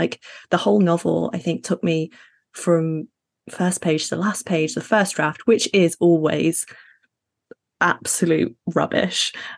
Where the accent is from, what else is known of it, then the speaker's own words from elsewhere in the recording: Sheffield, Yorkshire and the Humber, United Kingdom; also born or lived in Middle East; So I'm Ghanaian, Sydneyese and British, but I was raised in the Middle East and Sheffield in the UK.